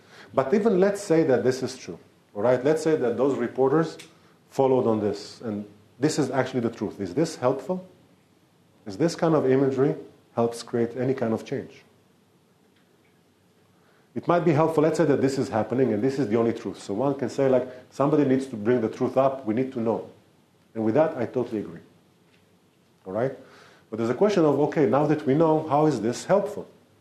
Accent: Israel; I grew up in Israel for 36 years under certain stereotypes.

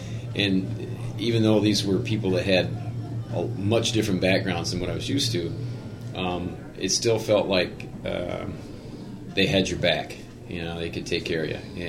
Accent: St. Johns, Michigan, United States; Growing up in St. John's, it was, like I said, it was kind of a small town then.

